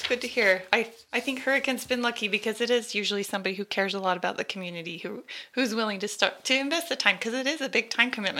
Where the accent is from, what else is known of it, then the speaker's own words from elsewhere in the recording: Toquerville, Utah, United States; I'm from Tocqueville, but I think of you as like sort of my relative mayor